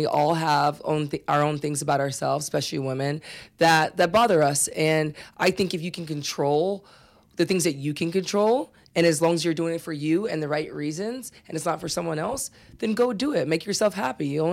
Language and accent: English; Pennsylvania, United States; And I'm coming from Pennsylvania.